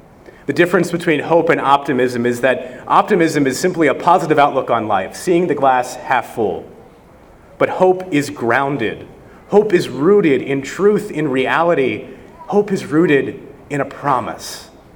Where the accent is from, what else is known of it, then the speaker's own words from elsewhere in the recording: Baltimore County, Maryland, United States; Now, I wasn't going to get into the fact that I'm actually from Baltimore County, and that's pretty different than Baltimore City.